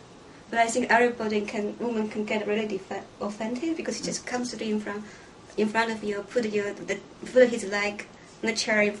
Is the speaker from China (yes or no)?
yes; China; English is a second language; moved away as an adult; now in United States; So basically, I kind of like, I grew up in China. I finished college in China, and I also go to graduate school with a master. So after my master, I came here for PhD.